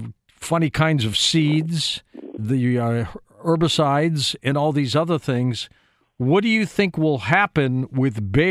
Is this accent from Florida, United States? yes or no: no; St. Louis, Missouri, United States; as I come from St. Louis, Jeffrey, they're really upset on one front